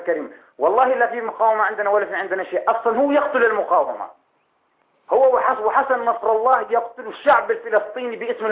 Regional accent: Daraa, Daraa Governorate, Syria; now in Greece; نعم أنا من سكان درعة.

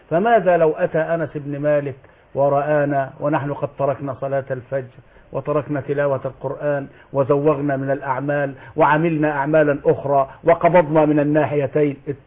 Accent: El Qantara Sharq, Ismailia Governorate, Egypt; also born or lived in Mit Antar; في قريتي ميت عنتر التي حفظت فيها القرآن وجزاكم الله خيرا يا أهل القنطرة شرق يا من تربيت وسطكم من عام 54 ل 62

